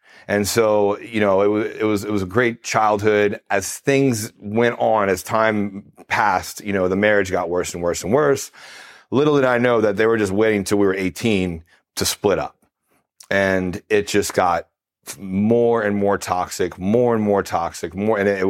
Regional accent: Slidell, Louisiana, United States; I'm from Slidell, Louisiana, born and raised in Louisiana my whole life.

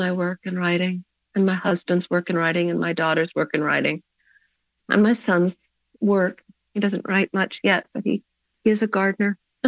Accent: Marion, Massachusetts, United States; also born or lived in Cambridge; I grew up in Marion. You know what I mean? Like, I was also born in a hospital called Mount Auburn Hospital in Cambridge that abuts one of the biggest cemeteries in New England.

